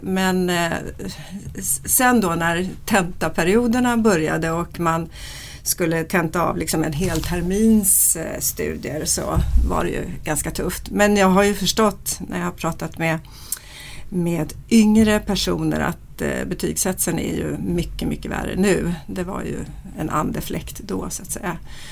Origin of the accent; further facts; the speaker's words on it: Stockholm, Stockholm County, Sweden; jag är född i Stockholm eller utanför Stockholm, jag gick i skola här, jag gick i musikklasserna.